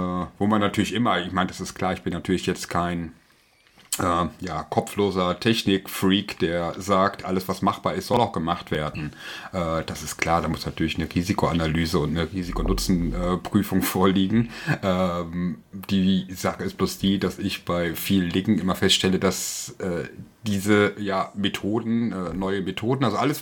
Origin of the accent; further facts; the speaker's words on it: West Germany, Germany; die wir als Westdeutsche ja damals in der Schule noch mittels einer Zwangsimpfung bekommen haben.